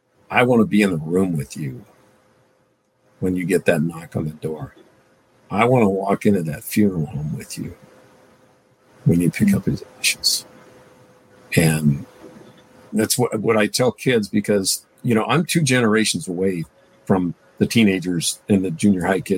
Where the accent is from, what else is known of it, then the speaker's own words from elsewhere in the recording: Kalispell, Montana, United States; now in Gilbert, United States; I grew up in Kalispell, Montana, and Kevin always talked about wanting to move to Montana someday and buy a ranch. So we decided to take his ashes to Montana from here in Gilbert, Arizona.